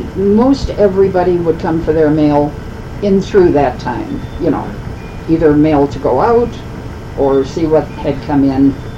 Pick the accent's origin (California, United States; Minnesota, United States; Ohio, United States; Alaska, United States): Minnesota, United States; Minneapolis; Well, look at me. I grew up in Minneapolis. You know, this was totally different.